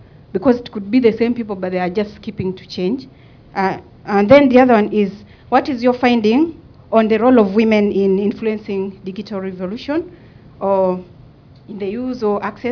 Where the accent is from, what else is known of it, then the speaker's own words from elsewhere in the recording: Uganda; I'm from Uganda.